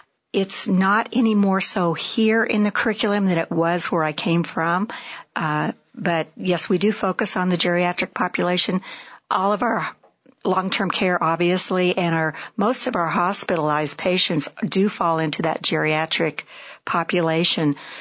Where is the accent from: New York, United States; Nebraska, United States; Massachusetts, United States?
Nebraska, United States; moved away as an adult; also born or lived in Indiana; now in Prescott, United States; I was born and raised in Nebraska, later moved to Indiana, where I lived for several years.